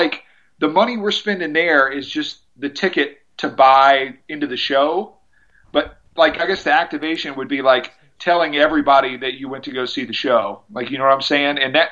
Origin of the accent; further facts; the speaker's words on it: Memphis, Tennessee, United States; because I'm from Memphis and I just had connections to be able to just talk to the guy